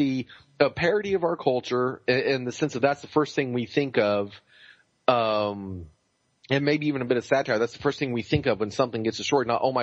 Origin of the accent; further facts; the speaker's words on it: Boston, Massachusetts, United States; accent: Boston; I know that's a horrible – my Boston accent comes out sounding more English than Boston, I suppose.